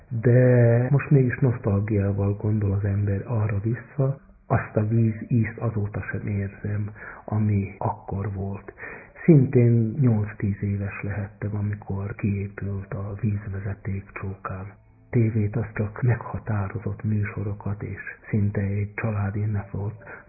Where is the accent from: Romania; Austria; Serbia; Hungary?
Serbia; Čoka, Vojvodina; Egy igazi falusi közösségbe nevelkedtem föl, és szinte visszasírom azokat a ideális állapotnak tűnő gyerekkori élményeket.